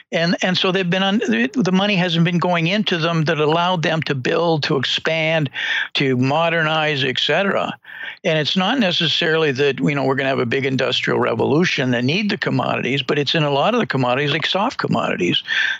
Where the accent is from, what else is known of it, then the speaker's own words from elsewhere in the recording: Canada; you know, I'm a Canadian.